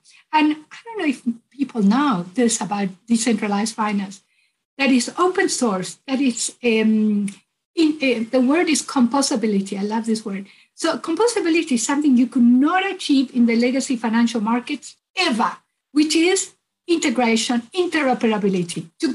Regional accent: Uruguay; As you know, I'm originally from Uruguay.

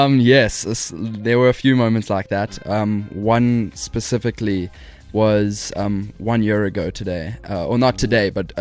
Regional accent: South Africa; I very much look up

